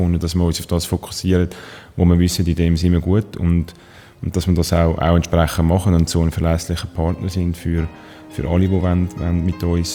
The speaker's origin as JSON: {"language": "German", "country": "Switzerland", "said": "bei allem Selbstbewusstsein, das wir als Schweizer haben"}